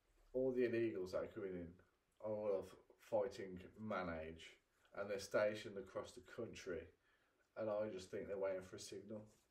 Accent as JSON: {"language": "English", "country": "Ireland", "said": "I'm not native, I'm Irish."}